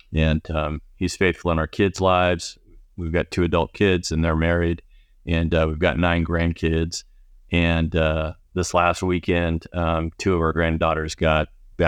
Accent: Greeley, Colorado, United States; Linda and I grew up in Greeley, Colorado, really kind of different upbringings.

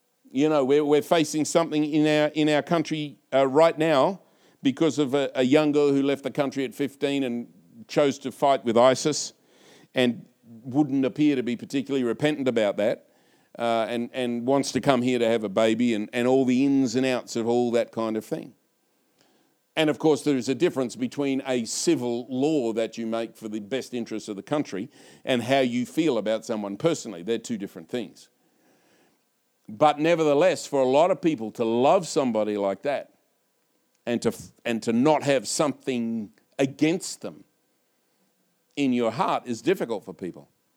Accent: United Kingdom; the Brits, it's like no sex, please. We're British.

